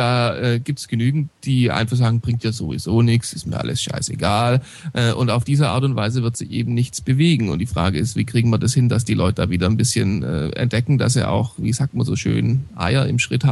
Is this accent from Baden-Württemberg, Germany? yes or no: yes; Ludwigsburg, Baden-Württemberg, Germany; born there; wenn ich zum Beispiel jetzt in Ludwigsburg, wo ich geboren bin und mich auch immer wieder aufhalte